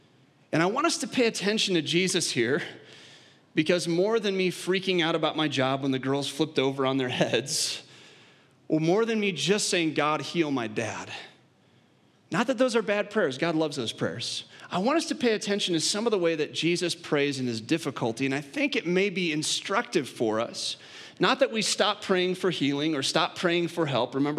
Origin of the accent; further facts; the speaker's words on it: Illinois, United States; I grew up in Western Illinois. I'm not a Cubs fan.